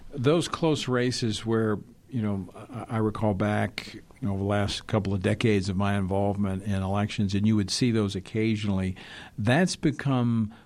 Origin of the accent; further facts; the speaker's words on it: Louisiana, United States; election coming up in this off-year election, and that is in my home state of Louisiana.